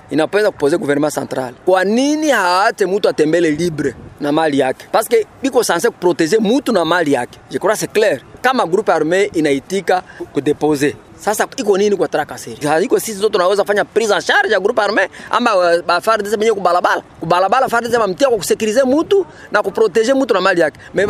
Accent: Tanzania; Mimi natoka mimi Tanzania.

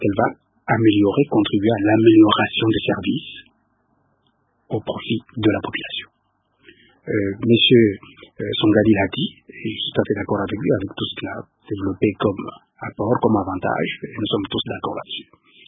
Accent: DR Congo

